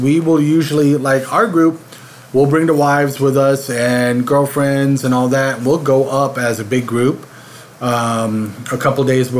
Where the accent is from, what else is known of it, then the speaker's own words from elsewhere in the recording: Philippines; So I'm a Filipino island boy, so I love me some Spam and all sorts of stuff.